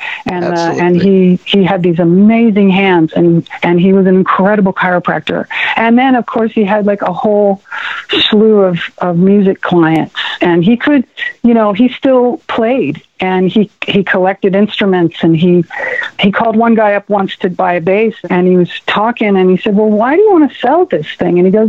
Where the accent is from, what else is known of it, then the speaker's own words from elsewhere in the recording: San Francisco, California, United States; I grew up in San Francisco in the 70s